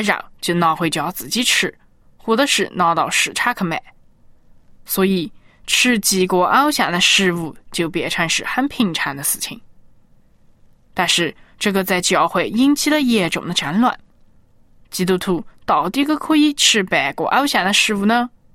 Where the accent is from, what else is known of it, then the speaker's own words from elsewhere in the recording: China; 我们中国人喜欢喝茶，但是呢，美国人喜欢喝咖啡。